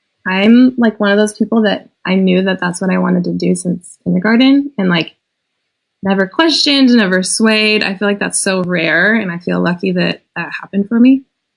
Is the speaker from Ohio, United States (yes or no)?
no; Lubbock, Texas, United States; Yeah, so I grew up in Lubbock, Texas